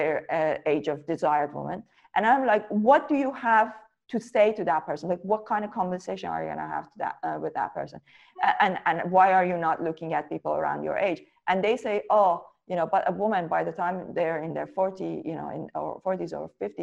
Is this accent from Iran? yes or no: yes; Iran; especially growing up in Iran